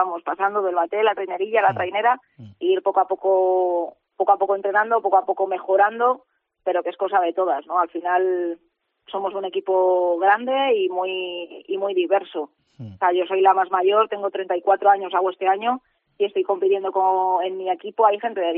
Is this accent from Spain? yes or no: yes; Cantabria, Spain; en la Liga ETE somos las únicas cántabras, las demás son todas vascas.